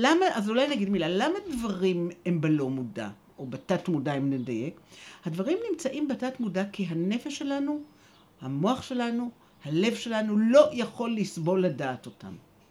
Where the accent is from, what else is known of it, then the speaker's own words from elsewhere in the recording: Jerusalem, Jerusalem District, Israel; אני ישראלית, ואני ירושלמית, מצד אחד שורשים עמוקים בירושלים, ומצד שני שורשים עמוקים בשואה.